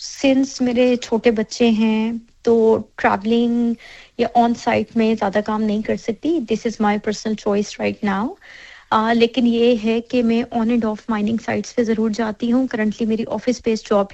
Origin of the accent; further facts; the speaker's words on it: Islamabad, Islamabad Capital Territory, Pakistan; moved away as an adult; now in Brisbane, Australia; اور میں آسٹریلیا میں لاسٹ 7 ایئر سے ہوں۔ میرا بیک گراؤنڈ پاکستان اسلام آباد سے ہے اور میں ساری لائف تو اسلام آباد میں ہی رہی ہوں، اور پھر شادی کے بعد 7 ایئرس اگو میں ادھر موو کی ہوں آسٹریلیا، اور کرنٹلی ابھی میں برسبن میں رہ رہی ہوں۔